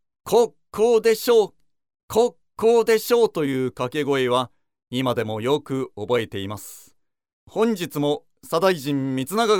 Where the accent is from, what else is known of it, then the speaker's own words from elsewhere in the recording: Nagasaki, Japan; 私はですね、子供の頃、長崎に住んでいたんですよ。